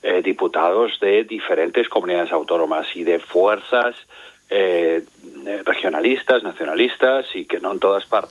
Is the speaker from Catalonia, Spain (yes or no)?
no; Galicia, Spain; si a mí me dicen, como gallego, que me van a condonar pues 60.000 euros de la hipoteca